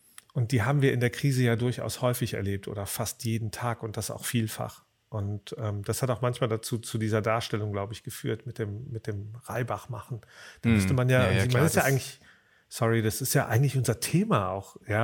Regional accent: Rhineland, Germany; now in Berlin, Germany; Ich bin ja eigentlich Rheinländer, ich bin ja ein Zugezogener hier in Berlin

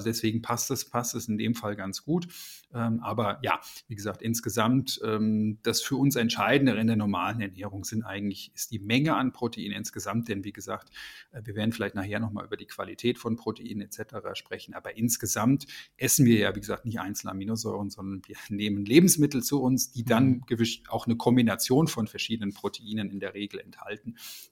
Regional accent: Germany

